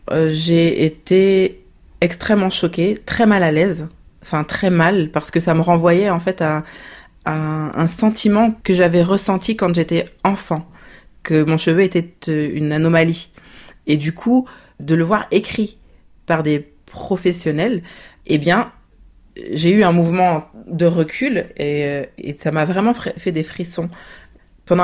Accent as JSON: {"language": "French", "town": "Paris", "region": "Île-de-France", "country": "France", "tie": "born or raised there", "said": "Moi, je suis née et j'ai grandi à Paris."}